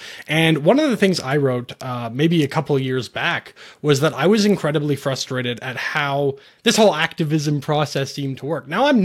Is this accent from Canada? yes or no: yes; Canada; Because as a Canadian, so much of stuff is, like, directly related to government